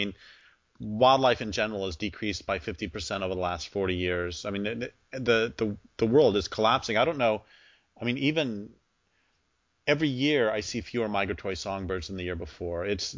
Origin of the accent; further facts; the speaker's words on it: Nebraska, United States; born there; And I was born in Nebraska, and there are tall grass prairies in Nebraska too.